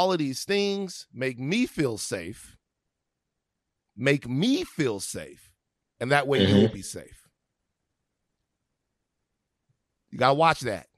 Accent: Baton Rouge, Louisiana, United States; if I'm anywhere, I'm from Baton Rouge, Louisiana, like to a fault is sir or ma'am.

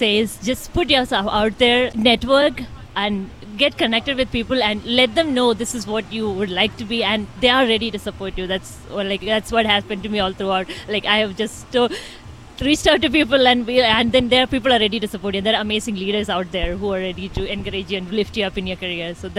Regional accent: India; moved away as an adult; now in United States; So I started with Walmart almost 5 years ago when I moved to US from India, lost, confused, nervous, whatnot.

